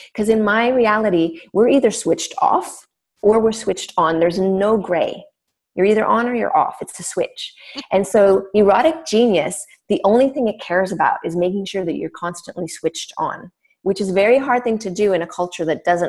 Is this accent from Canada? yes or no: yes; Canada; So I'm French Canadian born. and I was raised on a Native reservation in Canada.